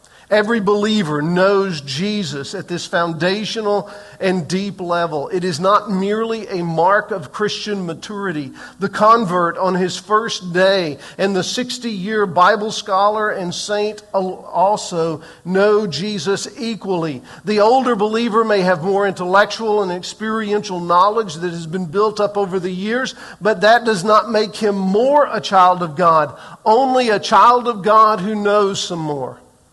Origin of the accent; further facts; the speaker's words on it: Sullivan, Missouri, United States; I'm from Sullivan."